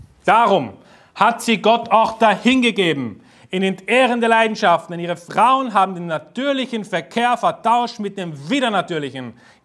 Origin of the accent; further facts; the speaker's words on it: Austria; accent: Austrian German; Ich spreche nämlich Österreichisch-Deutsch.